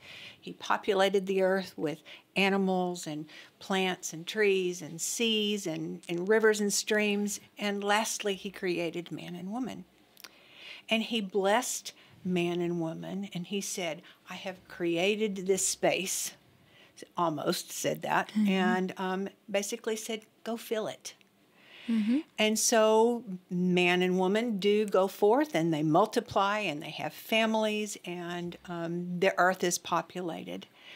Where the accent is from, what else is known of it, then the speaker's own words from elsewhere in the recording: Abilene, Texas, United States; I grew up in Abilene. And my husband and I worship here at Baker Heights Church of Christ.